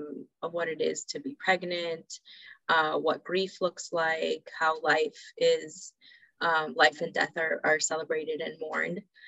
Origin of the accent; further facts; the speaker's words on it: Honduras; I'm from Honduras, and they say that the Honduran healthcare system is 50 years behind.